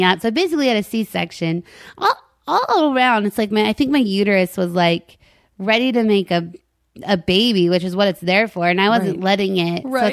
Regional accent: Longmont, Colorado, United States; I was born and raised in Longmont, Colorado.

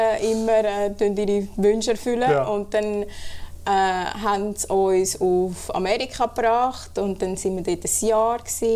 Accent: Switzerland; born there; aber ich bin in der Schweiz geboren.

